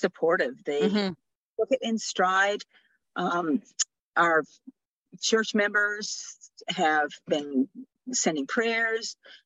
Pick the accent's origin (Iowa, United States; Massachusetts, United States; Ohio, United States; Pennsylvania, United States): Massachusetts, United States; Boston; I grew up outside of Boston, so driving into Dana Farber is no big deal for me